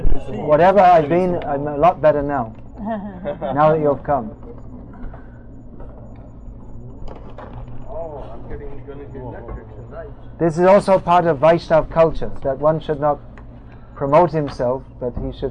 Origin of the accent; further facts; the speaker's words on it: England, United Kingdom; I come from England, and it's different English.